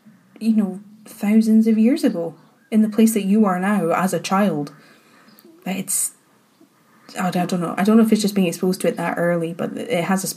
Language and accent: English; Portmahomack, Scotland, United Kingdom; like I said, like, I grew up in Port Mahomet, and there was always archaeological digs happening